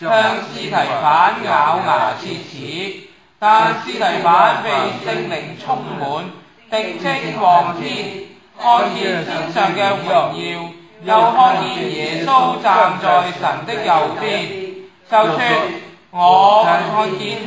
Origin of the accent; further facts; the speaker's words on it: Guangdong, China; 我们广东人